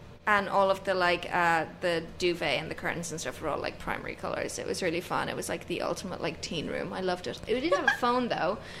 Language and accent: English; Tullamore, Leinster, Ireland; I'm from Tullamore, which is in the Midlands.